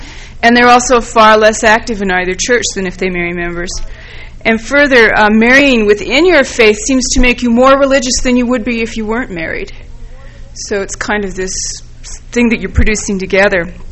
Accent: California, United States; I grew up in Southern California.

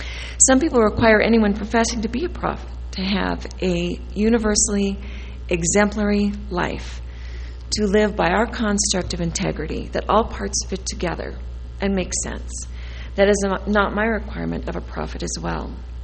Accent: Indianapolis, Indiana, United States; One space as a Mormon girl against the world, growing up in Protestant Indianapolis.

